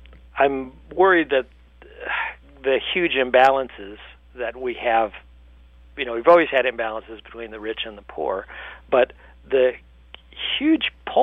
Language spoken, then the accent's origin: English; Cleveland, Ohio, United States; I grew up in Cleveland, in the suburbs, older, mostly white suburbs of Cleveland. And I come from a big family